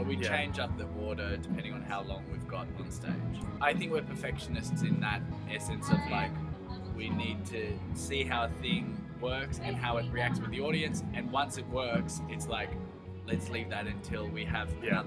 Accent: Australia; I still feel a part of like the greater Australian, like just being Australian community. But we do feel like we have a community in Europe

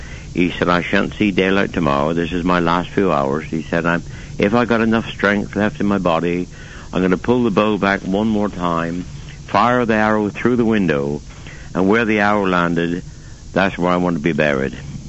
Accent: South West England, United Kingdom; born there; now in Devon, United Kingdom; I was born in Cornwall, about a mile from Land's End, right at the very, very end.

